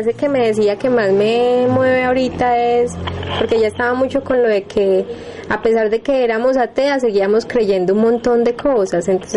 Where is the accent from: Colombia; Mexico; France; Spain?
Colombia; Medellín, Antioquia; nosotras somos de Colombia, de Medellín, parece importante decir eso.